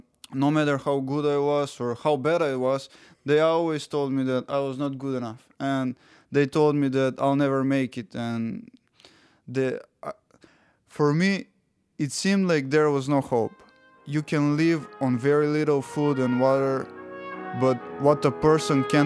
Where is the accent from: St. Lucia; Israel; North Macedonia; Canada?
North Macedonia; English is a second language; now in Interlochen, United States; I'm 18 years old. I study at the Interlochen Arts Academy. I play the trumpet, and I come from Macedonia.